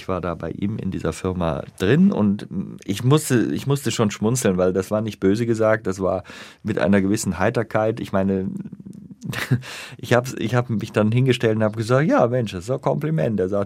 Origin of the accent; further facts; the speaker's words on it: Rhineland, Germany; ich bin Rheinländer, wir Rheinländer haben so einen Satz drin